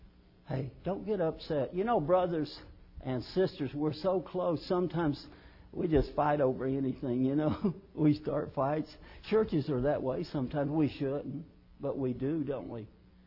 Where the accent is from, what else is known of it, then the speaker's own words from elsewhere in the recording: Little Mud, Kentucky, United States; I'll just tell you, I'm from Little Mud, Kentucky. Little Mud, Kentucky. Nobody knows where that is.